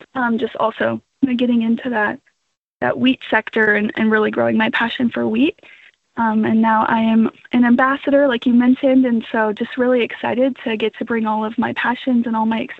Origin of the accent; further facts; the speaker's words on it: North Dakota, United States; I grew up in North Dakota on a wheat farm. And so just a small family operation, farm and ranch.